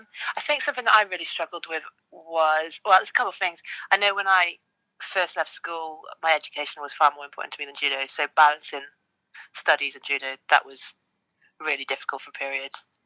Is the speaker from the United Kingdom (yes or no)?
yes; Wales, United Kingdom; I suppose I was Welsh. I've always been Welsh and I've always been British. But I think growing up in Wales, there's such a pride around being Welsh.